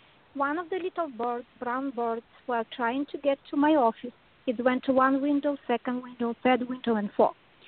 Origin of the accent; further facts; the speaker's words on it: Connecticut, United States; I am from Connecticut